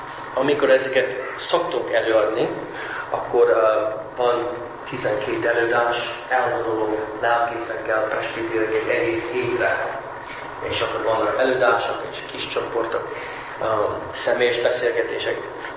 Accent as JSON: {"language": "Hungarian", "country": "United States", "tie": "born or raised there", "moved": "as an adult", "lives_now": "Hungary", "said": "Eredetileg Amerikából jöttem. Ott nőttem fel, ott jártam egyetemre. De az apukám, ő magyar … Eredetileg az apukám mezőkövesdi. Tehát Matyóföldi. Matyóföldön származik."}